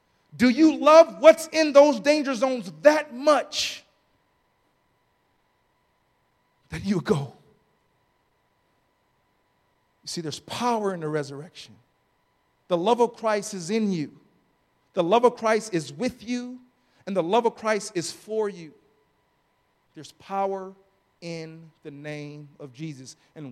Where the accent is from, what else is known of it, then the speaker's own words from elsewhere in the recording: Los Angeles, California, United States; Okay, now listen, I'm from South Central, you guys. I know the deal when gunshots pop up, okay?